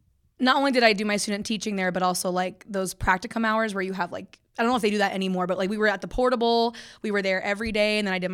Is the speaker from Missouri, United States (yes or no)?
no; Paradise Valley, Arizona, United States; also born or lived in Florence; now in Tucson, United States; I'm born and raised in Arizona, not Tucson originally. I'm from Paradise Valley, then moved to Florence, Arizona, a small town known as the prison town.